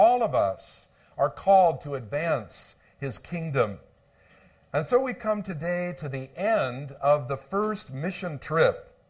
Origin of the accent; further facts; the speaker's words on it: Los Angeles, California, United States; I thought about the people that I grew up with in Los Angeles.